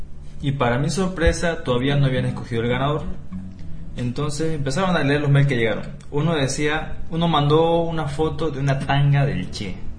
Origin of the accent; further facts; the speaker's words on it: Bolivia; Probablemente soy el único boliviano en el concurso